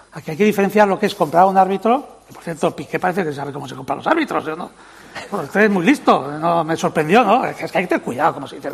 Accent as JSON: {"language": "Spanish", "country": "Costa Rica", "tie": "born there", "said": "toda la familia de mi madre son catalanes y además nací en Costa Rica y la inscripción en el registro civil se hace en la embajada ahí, ¿no?"}